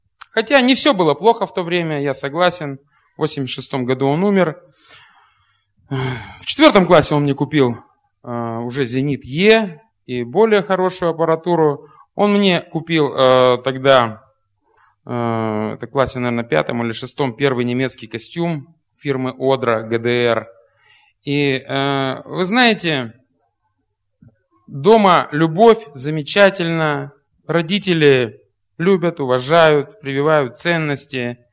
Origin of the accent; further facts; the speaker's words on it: East Kazakhstan Region, Kazakhstan; born there; Я родился в Казахстане, маленький город между Семипалатинском и Усть-Каменогорском.